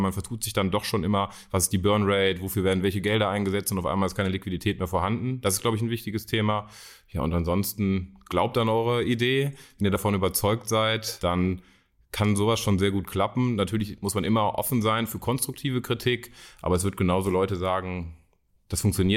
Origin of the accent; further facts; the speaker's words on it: Düsseldorf, North Rhine-Westphalia, Germany; ich bin in Düsseldorf geboren und aufgewachsen, deswegen ist es für mich Heimat. Ich bin überzeugter Düsseldorf